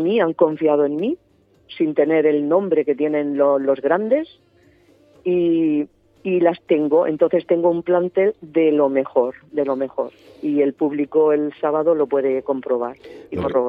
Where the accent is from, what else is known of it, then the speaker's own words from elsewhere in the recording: Alcantarilla, Region of Murcia, Spain; el germen mío ha salido de ahí, de Alcantarilla, de mi pueblo, de mi cuna